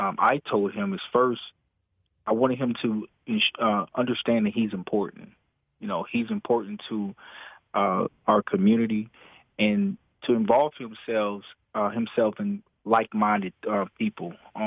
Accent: New Orleans, Louisiana, United States; growing up in New Orleans and being, you know, of course, a law enforcement officer, I get it from both ends, you know.

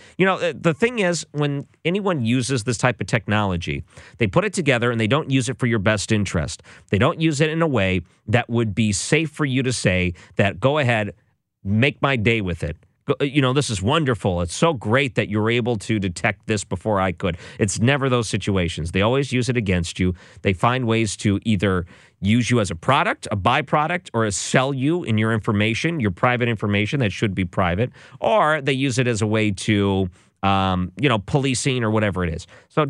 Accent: Detroit, Michigan, United States; when I grew up in Detroit, I watched a lot of Detroit Red Wing games

